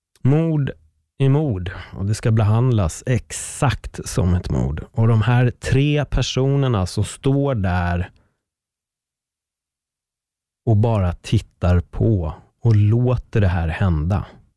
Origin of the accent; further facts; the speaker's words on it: Sweden; born there; Att jag föddes i Sverige med en spansk pappa, det är bara en jävla slump.